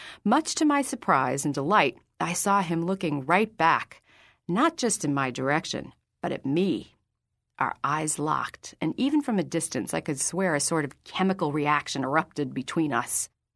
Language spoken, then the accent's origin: English; New York City, New York, United States; now in Los Angeles, United States; since I was only in my hometown, New York City, on rare occasions